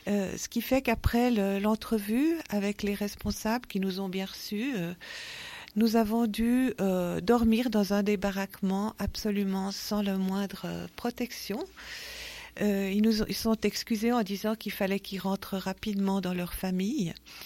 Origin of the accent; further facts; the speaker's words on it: Switzerland; en tant que Suisse, on est un tout petit peu en dehors, malheureusement.